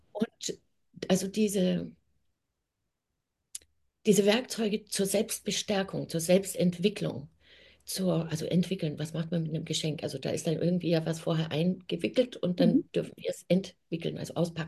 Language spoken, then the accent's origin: German; Germany; moved away; Und ich bin in Deutschland geboren und dort auch aufgewachsen und bin dann sehr früh von Deutschland weg